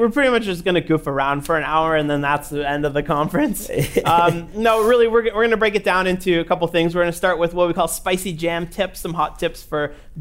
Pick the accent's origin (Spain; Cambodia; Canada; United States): Canada; I'm from Canada, which is why I say JavaScript funny.